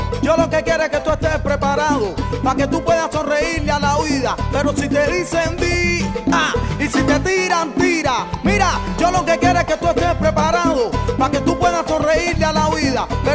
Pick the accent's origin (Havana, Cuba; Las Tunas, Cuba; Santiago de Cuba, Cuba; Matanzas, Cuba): Havana, Cuba; Marianao; Hay nacido en el municipio de Marianao. Mariao, yo soy de Marianao